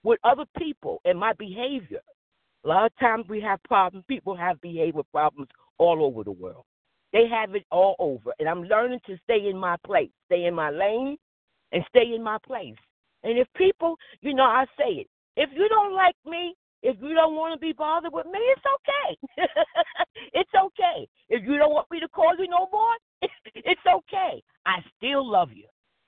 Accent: New Jersey, United States; I'm from New Jersey, Warren County.

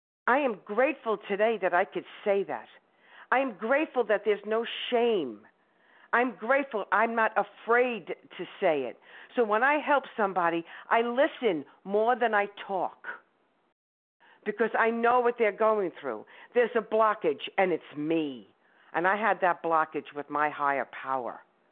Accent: New York, United States; I am from Upper Westchester.

